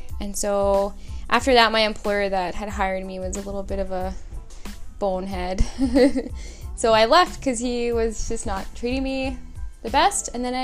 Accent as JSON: {"language": "English", "town": "Edmonton", "region": "Alberta", "country": "Canada", "tie": "born or raised there", "said": "Edmonton. Oh, my whole life. Born and raised."}